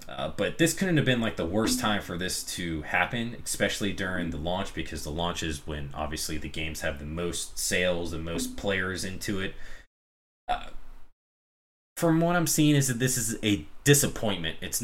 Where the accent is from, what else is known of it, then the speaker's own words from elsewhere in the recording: Florida, United States; I think it was probably because I was from Florida and it resembled Miami